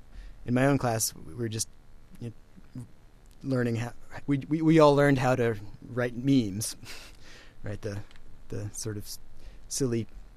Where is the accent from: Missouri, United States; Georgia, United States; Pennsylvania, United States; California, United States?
Pennsylvania, United States; Lewisburg; I grew up in central Pennsylvania, and my hometown is Lewisburg